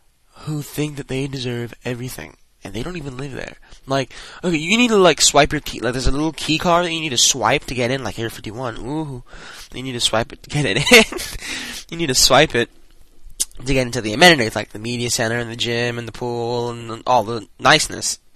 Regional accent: New York, United States; Well, I love to talk, but I'm from New York, so it's a totally different story.

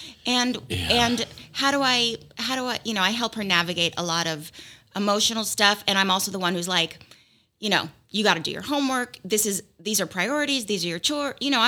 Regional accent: Malibu, California, United States; I grew up in Malibu, and I went to an elementary school there called Webster Elementary.

